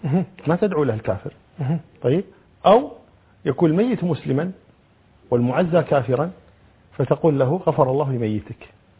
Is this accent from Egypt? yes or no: no; Kuwait; أنا الحمد لله ما عندنا في الكويت